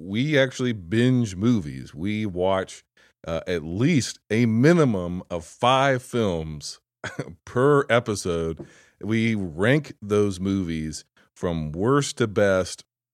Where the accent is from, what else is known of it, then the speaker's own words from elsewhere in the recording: United States; I'm an American.